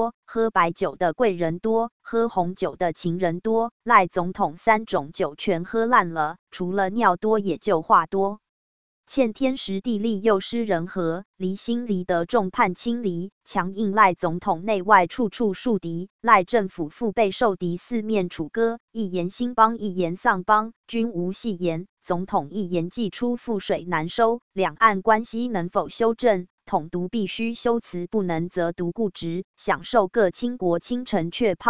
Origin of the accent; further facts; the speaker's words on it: Taiwan; 身为台湾人